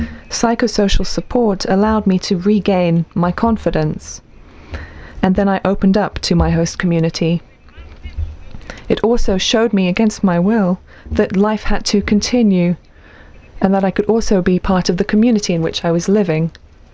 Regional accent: Guinea; now in Germany; I'm a refugee from Guinea. I was an unaccompanied girl in Germany, in Dortmund.

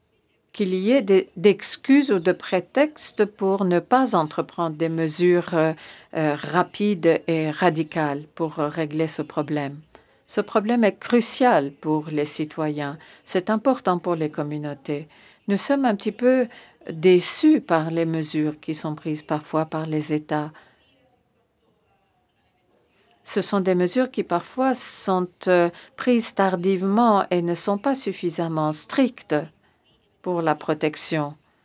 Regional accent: Chile; Moi, je viens du Chili.

